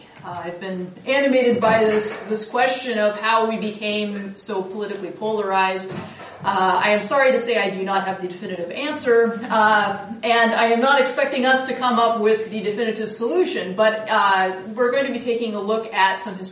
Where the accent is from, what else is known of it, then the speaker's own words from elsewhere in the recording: Portland, Oregon, United States; I was born and raised in Portland, and that's where my family lives now.